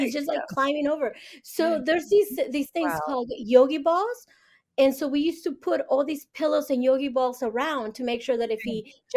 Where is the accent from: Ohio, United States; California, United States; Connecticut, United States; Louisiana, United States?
California, United States; Monterey; I grew up in the Monterey area.